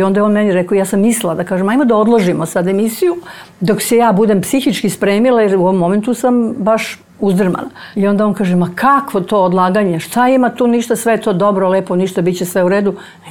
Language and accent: Serbian; Serbia; moved away; also born or lived in Russia / Belarus; mi smo kao prognani iz Srbije otišli da radimo, da se vratimo ponovo, da radimo u Rusiju, pa i Belorusiju i te zemlje bivšeg Sovjetskog saveza, gde smo radili punih 35 godina, možda i više.